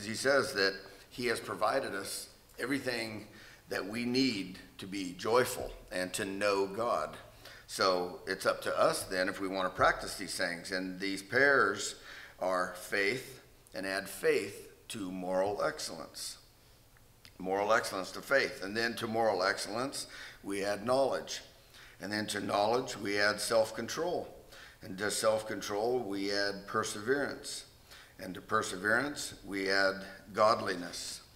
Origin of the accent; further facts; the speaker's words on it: California, United States; Well, growing up in California, you know, I was used to the heat, you know, work all my life in it.